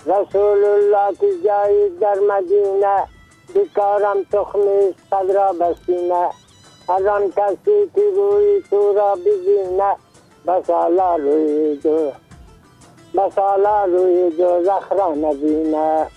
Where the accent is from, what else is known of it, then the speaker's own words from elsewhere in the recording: Dasht-e Safid, Bamyan, Afghanistan; قریه ما دشت سفید، ولسوالی ما کامل، ولایت ما بامیان. یعنی خودم